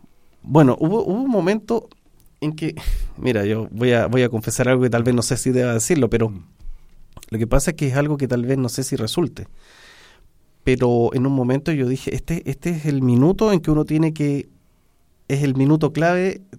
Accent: Chile; oye, esto es de mi patria, de mi pueblo, de Chile

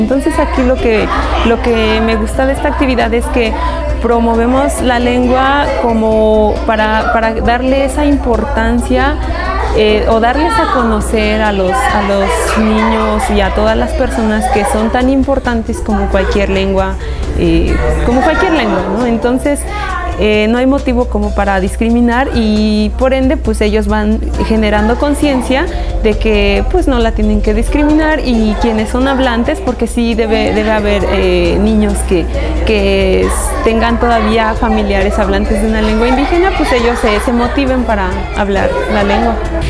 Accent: Mitla, Oaxaca, Mexico; first language Zapotec; Spanish is a second language; yo soy de Mitla, soy de la cultura zapoteca y hablo zapoteco.

